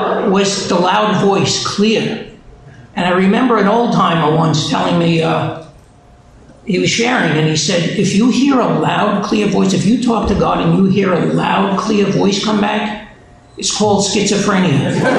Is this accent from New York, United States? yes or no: yes; Brooklyn, New York, United States; because I was born and raised in Brooklyn. I don't know if you picked that up yet